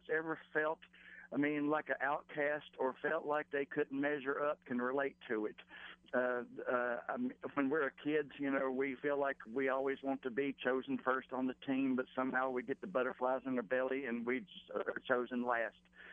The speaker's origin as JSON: {"language": "English", "region": "South Carolina", "country": "United States", "tie": "born or raised there", "also_born_or_lived": "Virginia", "said": "I actually was raised in South Carolina. I was born in Virginia."}